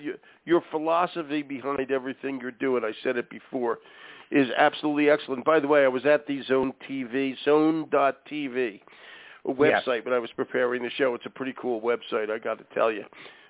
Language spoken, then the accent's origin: English; Philadelphia, Pennsylvania, United States; The other bad news is I'm from Philly, which makes it even worse for a New Yorker.